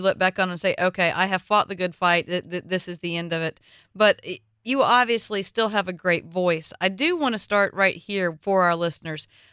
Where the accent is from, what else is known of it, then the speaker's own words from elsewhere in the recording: the South, United States; accent: Southern US; With my southern accent, there are some debates of whether or not I speak English to begin with.